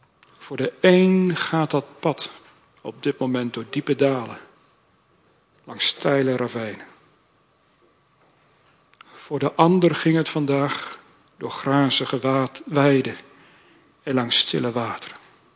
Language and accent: Dutch; Gelderland, Netherlands; ik ben opgegroeid op de Noordwest-Veluwe. En achteruit de wijk waar ik opgegroeid ben, daar beginnen al de Veluwse bossen, de zandverstuiving.